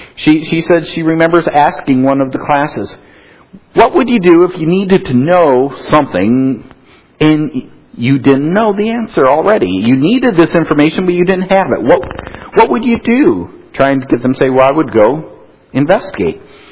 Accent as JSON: {"language": "English", "region": "North Dakota", "country": "United States", "tie": "born or raised there", "said": "I grew up in the Peace Garden State. That's the state of North Dakota."}